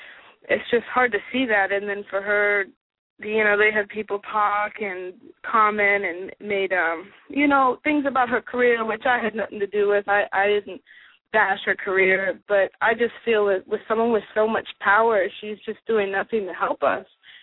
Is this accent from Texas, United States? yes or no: no; Chico, California, United States; I grew up in Chico, California, which, you know, is this real small town.